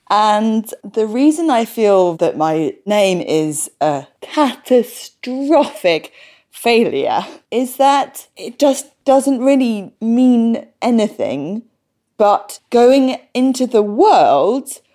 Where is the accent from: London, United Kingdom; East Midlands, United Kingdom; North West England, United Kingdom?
London, United Kingdom; born there; I'm white, I'm middle class. I was born in London